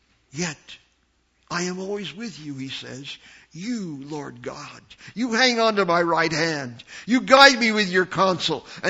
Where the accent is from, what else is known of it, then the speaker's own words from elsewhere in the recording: United States; born there; I told you, I was born in the States, and I take pills for that.